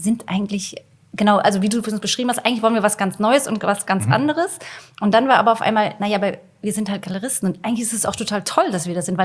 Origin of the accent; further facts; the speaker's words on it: Stralsund, Mecklenburg-Vorpommern, Germany; now in Berlin, Germany; Wir kommen beide von der Ostsee quasi. Ja. Ich aus dem Osten, ich komme aus Stralsund